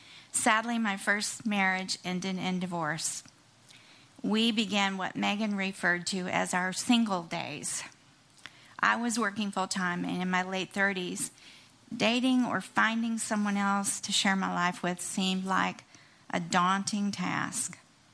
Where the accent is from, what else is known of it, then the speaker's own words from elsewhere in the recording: Dallas, Texas, United States; born there; I was born in Dallas at Florence Nightingale Hospital, which doesn't exist anymore.